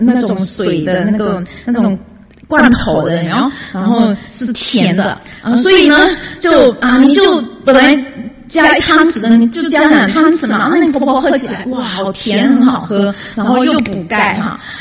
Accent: Malaysia; 因为我是马来西亚来的，

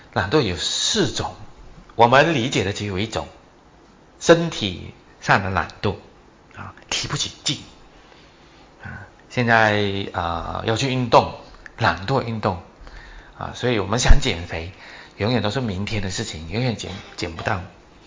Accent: Fuzhou, Fujian, China; 我们福州人有一种的饼哈，叫做官饼

